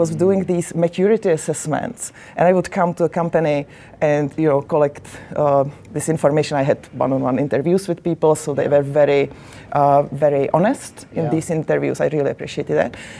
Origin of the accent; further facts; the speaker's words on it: Czechia; English is a second language; I'm originally from Czechoslovakia, which now is Czech Republic or Czechia.